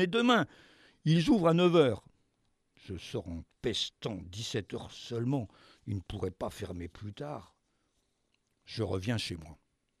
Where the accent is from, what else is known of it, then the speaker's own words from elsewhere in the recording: France; J'ai beau lui dire que je suis un Français de souche, et cela depuis au moins 1600 ans